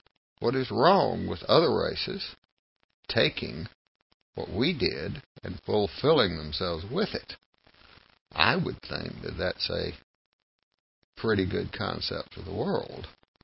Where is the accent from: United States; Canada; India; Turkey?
United States; South Carolina; And then I was raised down in South Carolina.